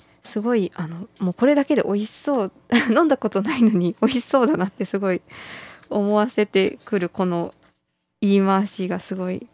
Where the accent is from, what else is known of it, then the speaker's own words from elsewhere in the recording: Hamamatsu, Shizuoka, Japan; 私浜松出身なので